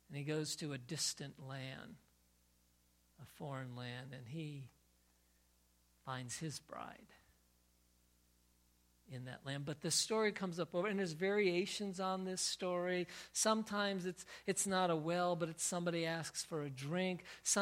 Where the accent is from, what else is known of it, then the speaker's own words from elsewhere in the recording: Connecticut, United States; As you know, I was raised in Connecticut, and it just kind of pops in there. Been here for a whole long time.